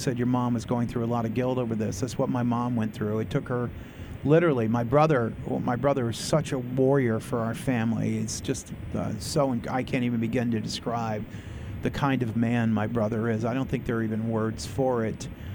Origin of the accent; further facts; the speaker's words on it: Westbrook, Maine, United States; In some cases of these 203 families in my hometown of Westbrook